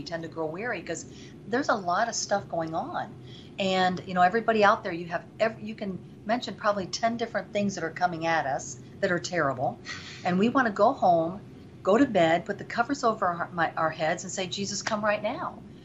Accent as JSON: {"language": "English", "town": "Caracas", "region": "Capital District", "country": "Venezuela", "moved": "yes", "lives_now": "United States", "said": "I come from Venezuela. I was born in Caracas, Venezuela."}